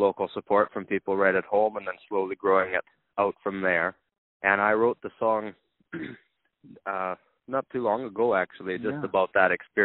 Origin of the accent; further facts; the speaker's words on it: Saskatchewan, Canada; we're from Saskatchewan, but we actually filmed it in Ontario, in Brantford.